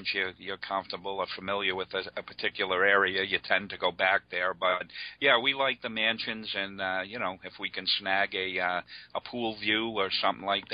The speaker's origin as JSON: {"language": "English", "town": "Boston", "region": "Massachusetts", "country": "United States", "said": "I'm from Boston. I'm skeptical right out of the box."}